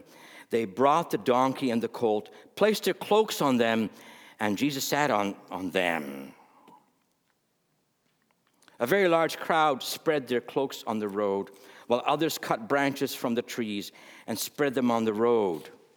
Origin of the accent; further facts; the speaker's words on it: Nova Scotia, Canada; When I was a boy growing up in Nova Scotia